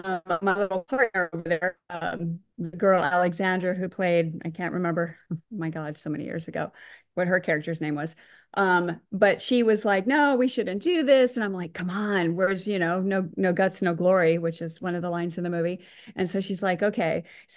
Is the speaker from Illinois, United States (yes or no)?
yes; Chicago, Illinois, United States; It was, triple features at the Brighton Theater in Chicago, and it was just part of my growing up and part of the fun.